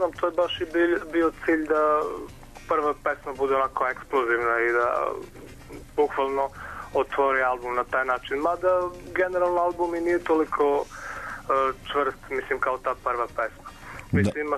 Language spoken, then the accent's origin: Serbian; Vlasotince, Southern and Eastern Serbia, Serbia; mi smo iz Vlasotinca, to ovaj jug Srbije dobrih nekih 300 kusur kilometara od Beograda.